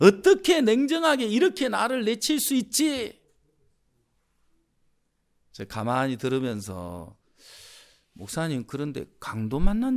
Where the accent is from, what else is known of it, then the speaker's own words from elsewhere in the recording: Jeolla, South Korea; also born or lived in Geochang; 근데 저는 전라도 사람이에요. 그렇다고 해서 전라도 사투리 좋아하냐? 별로 좋아하지 않아요. 근데 전라도 그 경상도에서 살았는데 거창에서